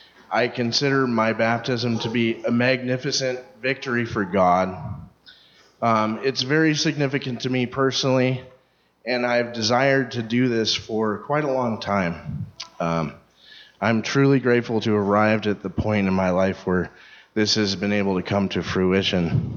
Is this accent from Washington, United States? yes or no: yes; Spokane, Washington, United States; So I grew up in Spokane